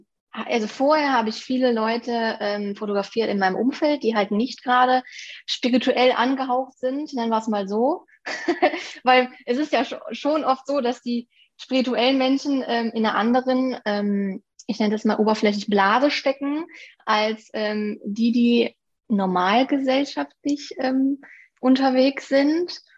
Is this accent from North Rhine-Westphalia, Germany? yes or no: yes; Aachen, North Rhine-Westphalia, Germany; bin 29 Jahre alt, komme aus den schönen Aachen